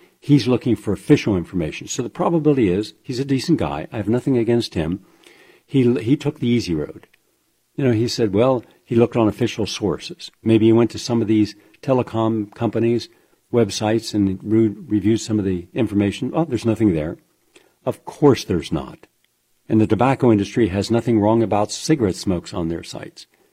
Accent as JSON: {"language": "English", "region": "West Virginia", "country": "United States", "said": "I come from West Virginia, from Appalachia."}